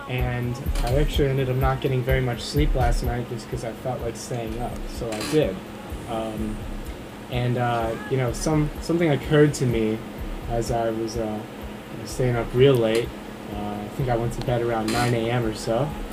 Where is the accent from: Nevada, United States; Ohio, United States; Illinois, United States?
Illinois, United States; Highland Park; I'm from Highland Park, Illinois, and I'm a junior.